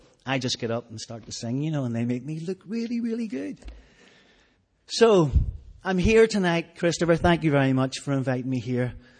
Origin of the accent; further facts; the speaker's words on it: Rathcoole, Northern Ireland, United Kingdom; But I was brought up in Rathcoole. In the 60s and the 70s were difficult times growing up in Rathcoole. It became a dangerous place to live.